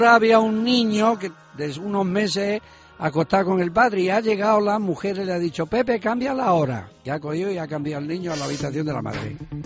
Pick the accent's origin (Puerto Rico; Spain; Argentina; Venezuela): Spain; El cachino de siesta que me he hecho como buen español me lo van a estropear esta tarde